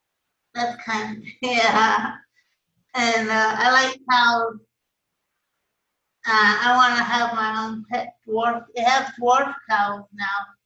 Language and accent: English; Los Angeles, California, United States; Los Angeles.